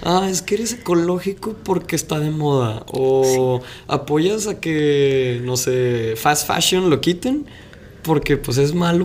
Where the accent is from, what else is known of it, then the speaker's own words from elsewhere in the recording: Mexico; los quiero apoyar porque somos mexicanos y nos queremos muchísimo